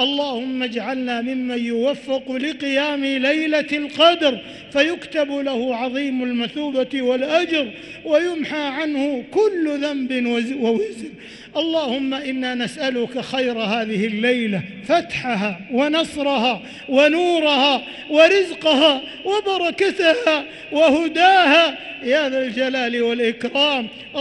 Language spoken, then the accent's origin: Arabic; Saudi Arabia